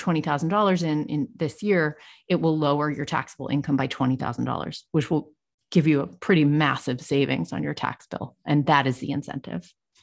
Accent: Boston, Massachusetts, United States; now in North Carolina, United States; Growing up in Boston, we could never have a thing like a fig tree, like the winter's too harsh. And so just, I now live in the mountains of North Carolina.

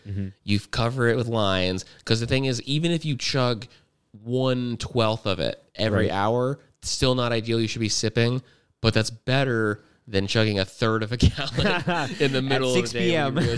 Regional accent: Arizona, United States; I'm from Arizona and like thirsty is like the normal

